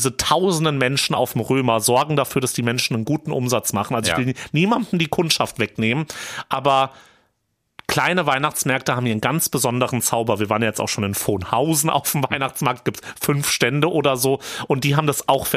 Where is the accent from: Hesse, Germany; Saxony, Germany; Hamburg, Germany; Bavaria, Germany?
Hesse, Germany; Schotten; wir waren am Wochenende zum Beispiel in meiner Heimat in Schotten.